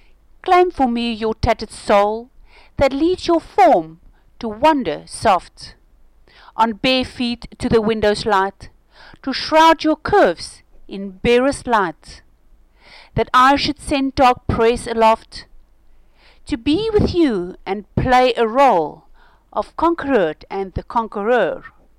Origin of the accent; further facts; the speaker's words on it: South Africa; I'm from South Africa.